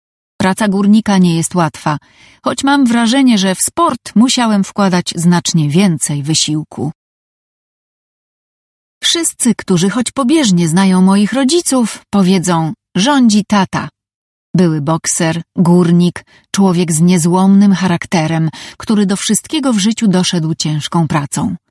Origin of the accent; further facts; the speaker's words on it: Silesian Voivodeship, Poland; Za czasów mojego dzieciństwa ludność na Śląsku była różnorodna, bo autochtoni mocno mieszali się z napływowymi, którzy przyjechali za pracą.